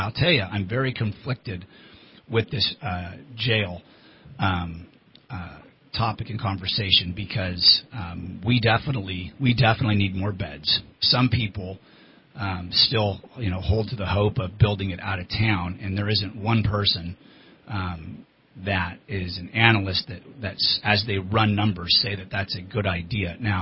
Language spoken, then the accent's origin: English; Anderson, South Carolina, United States; I mean, I grew up in Anderson. My mom still lives in Anderson. A lot of friends still live in Anderson.